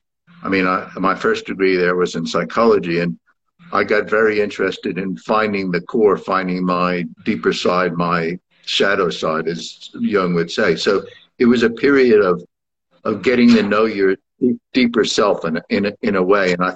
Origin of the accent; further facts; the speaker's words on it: Rye, New York, United States; also born or lived in Manhattan; Yeah, I was born in Manhattan and then spent my adolescent period in Westchester in Rye, New York.